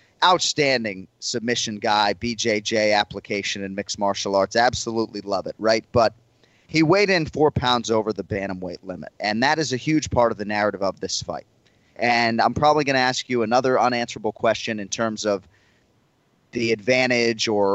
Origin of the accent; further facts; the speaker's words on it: Massachusetts, United States; Now, I'm, you know, born and raised in Massachusetts, right?